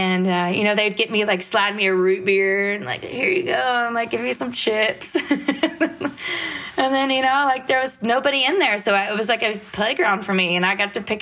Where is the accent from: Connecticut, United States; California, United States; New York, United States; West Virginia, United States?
West Virginia, United States; especially like me growing up in West Virginia in a smaller town, like just tucked away in the mountains, and, you know, everyone like crowds around the rivers. And I grew up kind of poor, you know.